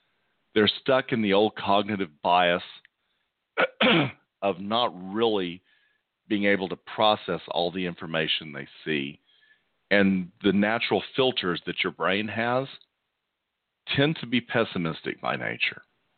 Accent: Texas, United States; now in Chesterfield, United States; And this South Texas boy is just not used to that.

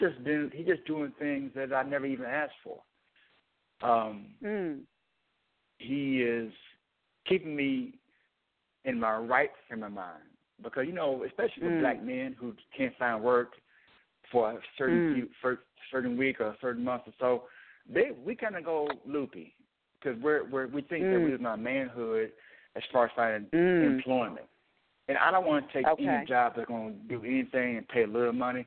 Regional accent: Arkansas, United States; Arkansas.

